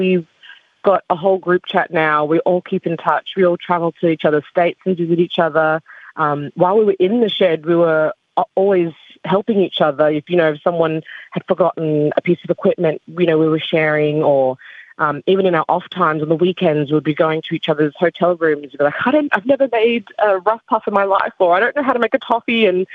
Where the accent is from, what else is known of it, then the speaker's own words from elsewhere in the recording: Solomon Islands; Being from the Solomons and then having a lot of people ask, like, oh, where are you from? And I'd be like, oh, the Solomons.